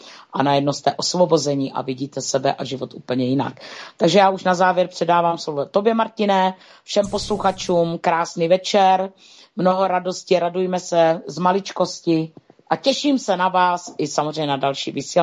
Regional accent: Moravia, Czechia; tož na zdraví, jak se říká u nás na Moravě.

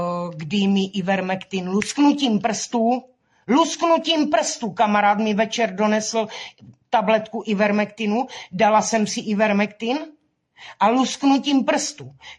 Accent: Brno, South Moravian Region, Czechia; Já jsem z Brna a já jsem pyšná na naše kluky

